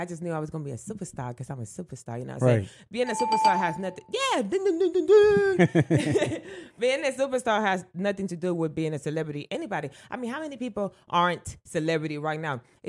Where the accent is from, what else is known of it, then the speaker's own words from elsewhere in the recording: Fort Lauderdale, Florida, United States; also born or lived in Puerto Rico; I was born in Puerto Rico and I was raised in Lauderdale.